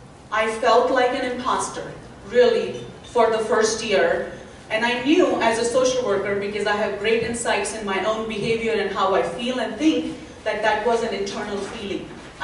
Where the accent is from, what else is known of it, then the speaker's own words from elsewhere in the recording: India; English is a second language; now in United States; You can also hear my accent. I come from India. I came to this country 17 years ago. I have been at Chico State for 14 years.